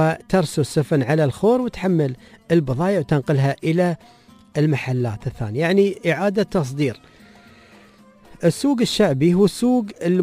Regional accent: United Arab Emirates

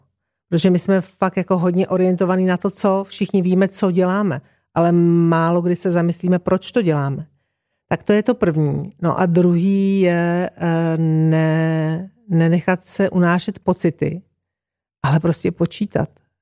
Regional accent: Velké Popovice, Central Bohemian Region, Czechia; já jsem vlastně pocházím z kraje od Velkých Popovic

